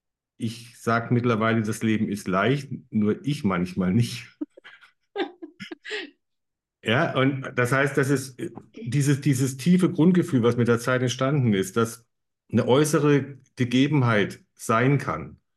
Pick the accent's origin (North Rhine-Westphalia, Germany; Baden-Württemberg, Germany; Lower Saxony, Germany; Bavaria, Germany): Bavaria, Germany; Ansbach; Okay, also wo ich herkomme, ich wollte erst sagen aus Ansbach